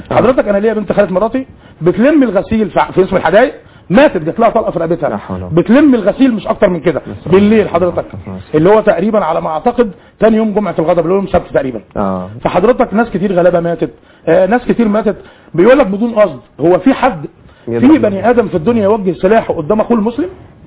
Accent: Egypt; احنا ناس مصريين وبنحب هذا البلد والحمد لله ان احنا مصريين.

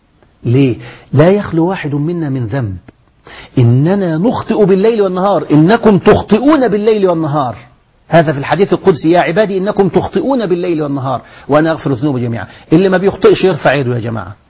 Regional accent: Egypt; أصل الناس اتعودت عندنا في مصر كده، تعودنا ربنا يهديك على انه هو يعني مجرم أثيم عتل زنيم

